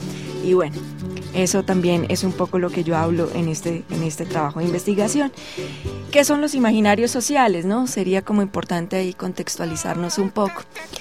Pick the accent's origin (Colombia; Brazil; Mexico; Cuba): Colombia; Santander; Bueno, yo soy de una región carranguera. Yo soy de Santander del Sur y nací con carranga y crecí con carranga